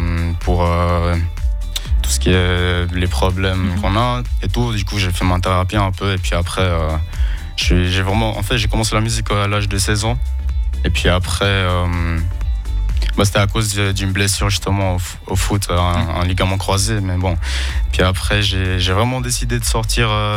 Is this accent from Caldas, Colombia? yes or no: yes; Manizales, Caldas, Colombia; j'ai toujours beaucoup aimé la Colombie. Je viens de là-bas, de Manizales. C'est un peu la zone du café.